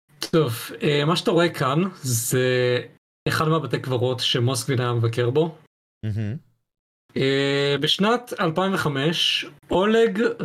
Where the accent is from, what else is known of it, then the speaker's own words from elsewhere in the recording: Russia; ואני אומר לך את זה בתור אדם רוסי